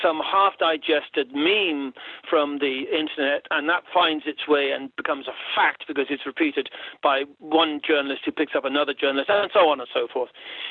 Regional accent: Ireland; No, I'm not a European. I'm an Irishman before anything else. I'm happy to belong to a European culture. But my identity, my state, my people, my culture, my government and my leader, they're all Irish.

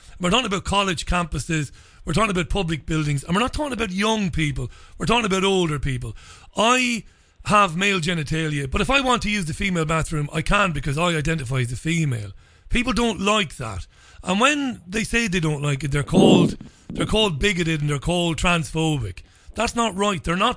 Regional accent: Yorkshire and the Humber, United Kingdom; I'm a Yorkshire woman.

